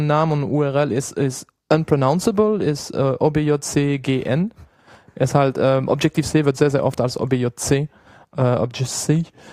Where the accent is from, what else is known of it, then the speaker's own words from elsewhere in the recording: Belgium; first language French; German is a second language; now in Germany; Ich komme ursprünglich aus Belgien, aber bin seit zehn Jahren in Deutschland. Das heißt, ich fühle mich eher deutsch mittlerweile.